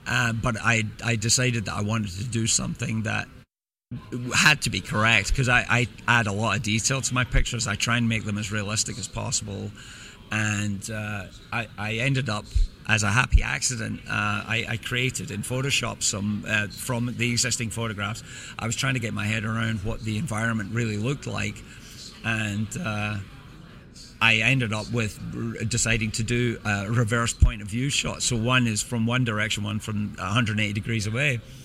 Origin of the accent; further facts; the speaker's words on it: Scotland, United Kingdom; I grew up watching this, and I grew up in Scotland. I never thought I would ever meet these people